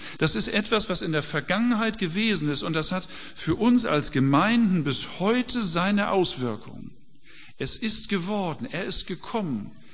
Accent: Hamburg, Germany; Bei uns zu Hause in Hamburg, bei meinem Vater, wenn es darum ging, den Weihnachtsbaum zu schmücken

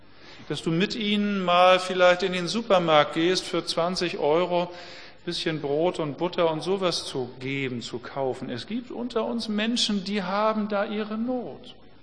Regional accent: Germany; Wir als Deutsche sind die Reichsten auf der ganzen Welt. Aber wir sind das Volk, das am unzufriedensten ist, was am mauligsten ist.

